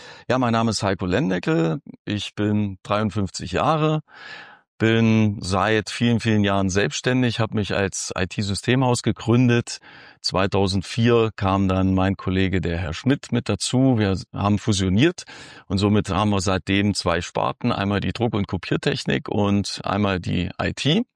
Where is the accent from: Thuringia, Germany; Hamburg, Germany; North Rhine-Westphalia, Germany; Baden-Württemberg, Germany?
Thuringia, Germany; ich bin in einem kleinen Dörfchen in der Nähe von Heiligenstadt groß geworden, aufgewachsen. Geboren bin ich hier in Heilbad Heiligenstadt, aber nach 14 Tagen Krankenhausaufenthalt bin ich dann nach Luther und dort groß geworden, wie das halt so in den dörflichen Strukturen war.